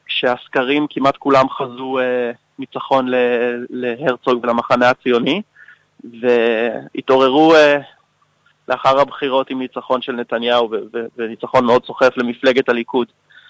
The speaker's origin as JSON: {"language": "Hebrew", "town": "Jerusalem", "region": "Jerusalem District", "country": "Israel", "tie": "born or raised there", "said": "אני יליד ירושלים, ההורים שלי מקנדה, אז גדלתי כדובר שתי השפות, אנגלית ועברית, בבית דתי מודרני, אורתודוקסי מודרני."}